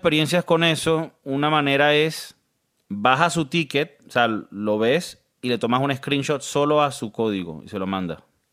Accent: Venezuela; also born or lived in United States; yo por lo menos me crié en Venezuela y en Estados Unidos

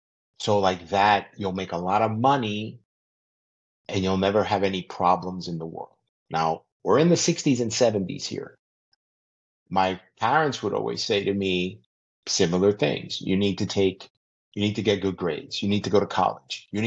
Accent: Newark, New Jersey, United States; born there; So I was born in Newark, New Jersey, in the 1960s. So the gray hair is real.

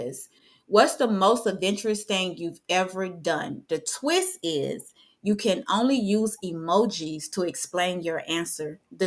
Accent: Belle Glade, Florida, United States; The city that I'm from Belgrade, Florida.

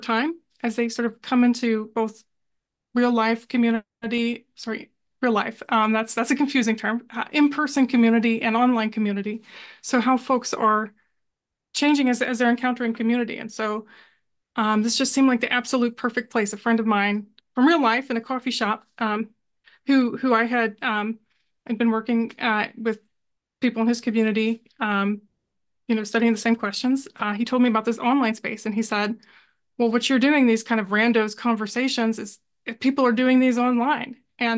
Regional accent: Kentucky, United States; I grew up in a sort of a suburb in the Midwest here. I grew up in Kentucky.

